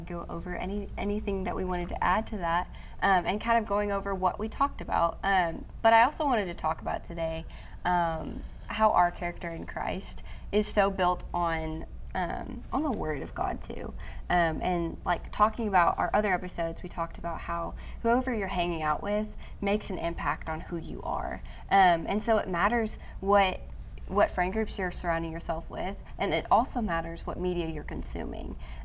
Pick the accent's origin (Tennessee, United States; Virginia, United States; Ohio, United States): Tennessee, United States; Nashville; And I'm also from Nashville, and I'm also 20.